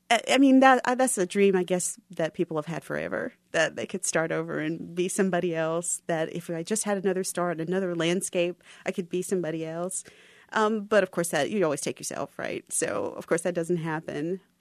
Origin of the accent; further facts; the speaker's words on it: the South, United States; I did love the South, but it's hard not to love it. It's my home.